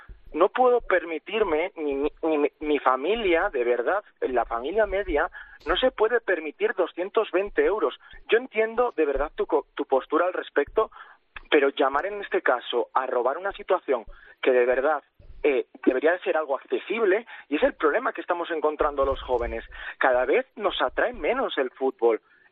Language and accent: Spanish; San Juan de la Mata, Spain; por mi pueblo, porque es San Juan de la Mata, no tenemos cobertura. O sea, estamos en el culo del mundo.